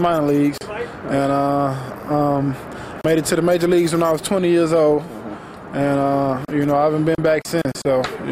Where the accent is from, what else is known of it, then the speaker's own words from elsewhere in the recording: Houston, Texas, United States; I'm from Houston, and, played baseball all my life pretty much